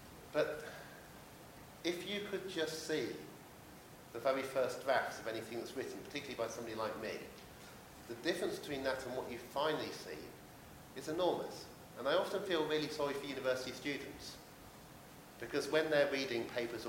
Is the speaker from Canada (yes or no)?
no; England, United Kingdom; born there; I was born in England in 1968.